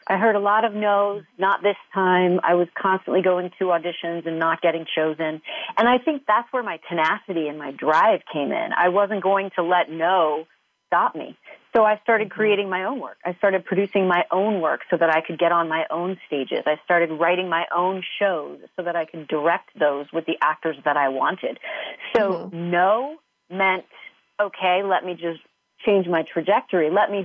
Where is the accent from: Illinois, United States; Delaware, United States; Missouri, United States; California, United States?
Missouri, United States; also born or lived in New York City; I grew up in Missouri, moved to New York City to pursue my career as a professional dancer